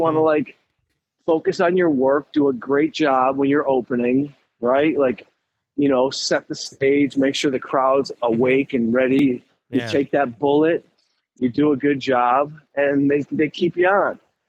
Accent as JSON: {"language": "English", "town": "Southfield", "region": "Michigan", "country": "United States", "lives_now": "Los Angeles, United States", "said": "I never did it in Detroit. I was I'm from Southfield. I grew up wanting, you know, knowing I wanted to be a comedian."}